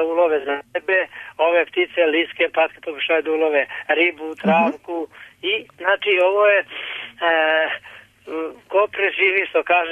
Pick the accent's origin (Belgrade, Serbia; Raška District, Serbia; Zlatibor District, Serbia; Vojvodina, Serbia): Vojvodina, Serbia; Sremska Mitrovica; Ja kad sam bio dete, ovakve su bile zime i ledilo se i ledila se Sava. I Sava je ovde kod nas u Sremskoj Mitrovici.